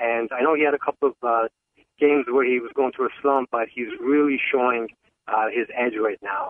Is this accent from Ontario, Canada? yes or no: yes; Toronto, Ontario, Canada; now in Sacramento, United States; I'm actually from Toronto, Canada. I'm practicing law here in Sacramento